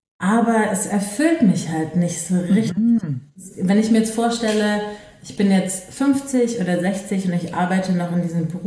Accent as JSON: {"language": "German", "town": "Düsseldorf", "region": "North Rhine-Westphalia", "country": "Germany", "said": "Aber ich komme aus Düsseldorf"}